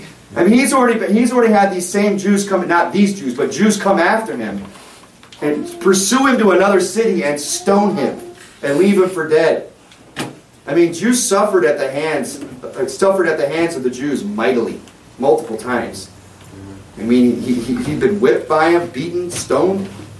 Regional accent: Michigan, United States; Just because I'm from Michigan doesn't mean I know of traps, right?

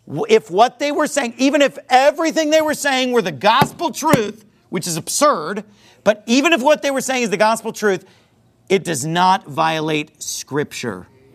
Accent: California, United States; Hang loose, baby. I'm from California, okay?

